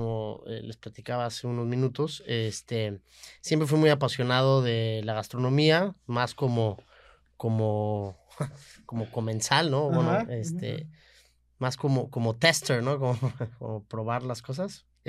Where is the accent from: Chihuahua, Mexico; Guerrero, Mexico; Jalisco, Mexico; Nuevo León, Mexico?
Nuevo León, Mexico; Monterrey; also born or lived in Mexico City; Yo soy de aquí, yo. Uh-huh. Y a los 21 más o menos me fui a la Ciudad de México, estuve como 8 años.